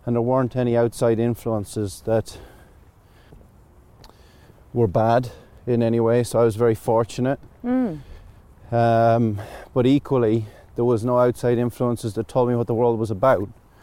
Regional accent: Ireland; I grew up in this in Ireland.

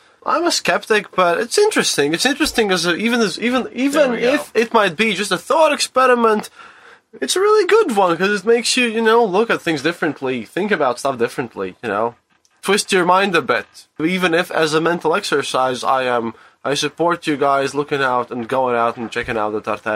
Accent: Riga, Latvia; English is a second language; There, I have said this, and … from Riga, Latvia, from EU.

